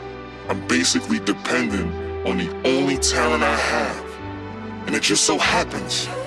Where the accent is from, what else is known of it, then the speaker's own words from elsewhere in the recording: Bronx, New York, United States; I just work for this particular industry. I'm from the Bronx.